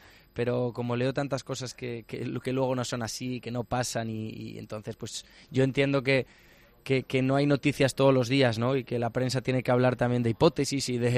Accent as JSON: {"language": "Spanish", "country": "Spain", "said": "como español."}